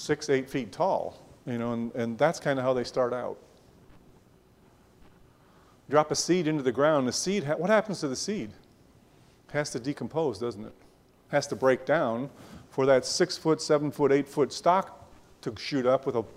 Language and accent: English; Indiana, United States; We came, Martha and I came from Indiana, and they had a place there, it was called Indiana Beach.